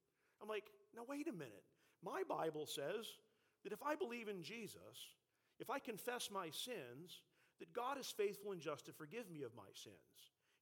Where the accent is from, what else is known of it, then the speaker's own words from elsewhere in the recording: Winfield, United States; when I was growing up in Winfield as a teenager.